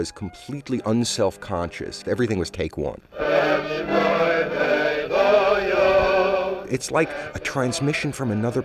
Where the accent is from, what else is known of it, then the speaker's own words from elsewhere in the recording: Brooklyn, New York, United States; I grew up in Brooklyn in the late 50s and early 60s when almost everyone seemed to have turned their back on Yiddish.